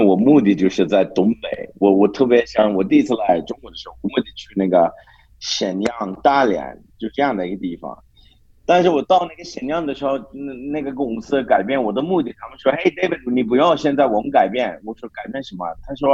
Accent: Sydney, New South Wales, Australia; Chinese is a second language; now in Hohhot, China; 我从悉尼来的，悉尼澳大利亚。现在我在你们的老家中国，我在北方内蒙古呼和浩特

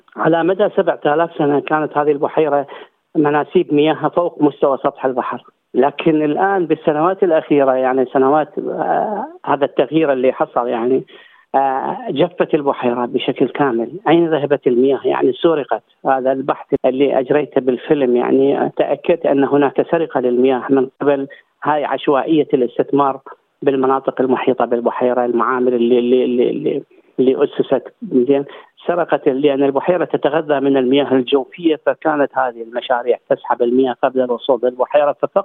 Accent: Iraq; عندنا بالعراق

